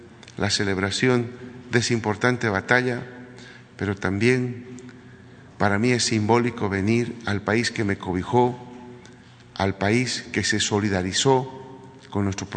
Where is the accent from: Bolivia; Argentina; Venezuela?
Bolivia; recuperamos la patria para los bolivianos, recuperamos la demo